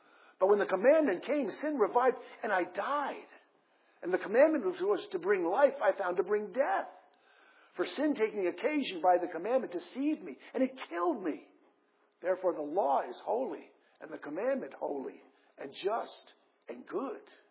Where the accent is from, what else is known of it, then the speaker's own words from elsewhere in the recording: Ireland; So as an Irish person myself, I mean, that remark doesn't bother me in the slightest.